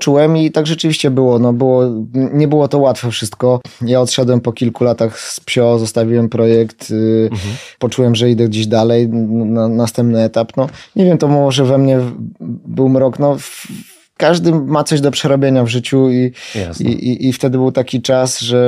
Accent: Bielsko-Biała, Silesian Voivodeship, Poland; ja jestem góralem z Bielska Białej, ale no tam się zaczynają góry, nie? I my mamy górę, która ma 1100 metrów.

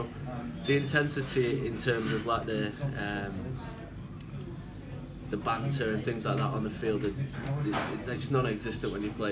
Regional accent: Blackpool, North West England, United Kingdom; now in Stafford, United Kingdom; I'm 28, I'm originally from Blackpool, but then because of my current job we've moved up to Stafford, so I'm in the army, and I have been for 9 years now, and situated in Stafford for hopefully the next sort of 5 to 6 years

